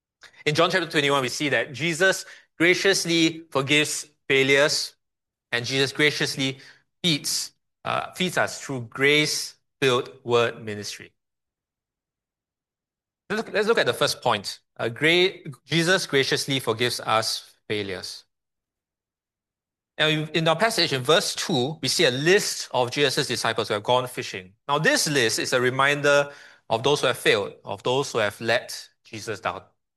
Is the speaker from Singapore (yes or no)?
yes; Singapore; I grew up in the Katong area.